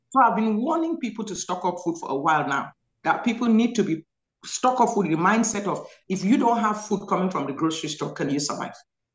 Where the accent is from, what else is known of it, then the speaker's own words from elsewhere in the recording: Cameroon; born there; I come from, I was born in Cameroon, West Africa.